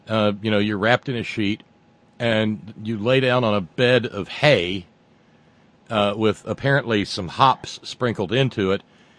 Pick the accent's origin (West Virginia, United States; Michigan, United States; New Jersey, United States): West Virginia, United States; And you go down south and you say, you know, I'm from, they say, where are you from? You say West Virginia.